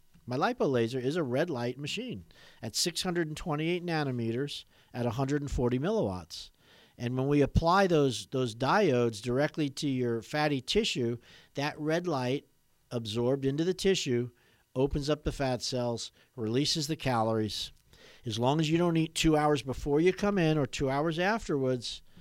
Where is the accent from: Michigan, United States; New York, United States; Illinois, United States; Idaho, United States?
New York, United States; I'm from New York, Long Island Railroad.